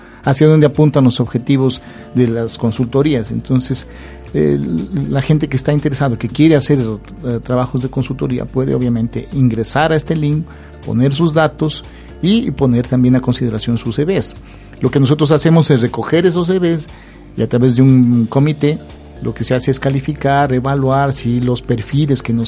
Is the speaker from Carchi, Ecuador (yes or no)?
yes; Tulcán, Carchi, Ecuador; yo soy de Viena, Viena al Norte. Yo soy de Tulcán